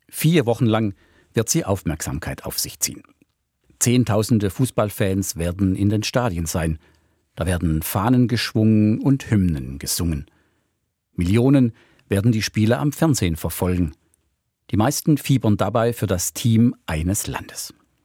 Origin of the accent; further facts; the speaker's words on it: Baden-Württemberg, Germany; now in Switzerland; So bin ich, der ich in der Nähe von Stuttgart aufgewachsen bin, Fan des VfB Stuttgart. Und bei Europa- und Weltmeisterschaften fiebere ich immer noch besonders für Deutschland, obwohl ich jetzt schon über 30 Jahre in der Schweiz lebe und Schweizer Bürger bin.